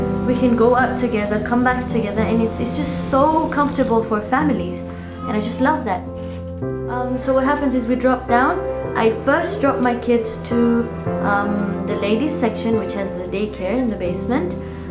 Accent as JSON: {"language": "English", "country": "Tanzania", "said": "Bismillahir Rahmanir Rahim. … I am from Tanzania. I am 26 years old"}